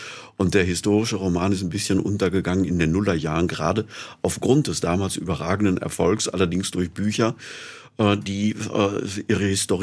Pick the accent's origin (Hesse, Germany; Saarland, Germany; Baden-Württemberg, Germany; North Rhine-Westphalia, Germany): Baden-Württemberg, Germany; Altenheim; now in Tübingen, Germany; Wenn ich in Altenheim, meiner Heimatstadt, rumlaufe und rede mit den Leuten